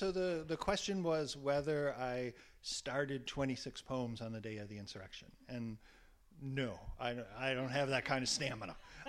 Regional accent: Buffalo, New York, United States; the racist massacre at Top Supermarket in Buffalo, my hometown.

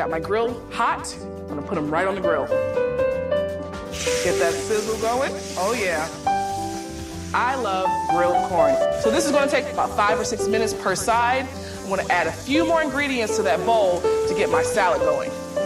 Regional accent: the South, United States; I mean, I'm from the South. I got to use hot sauce.

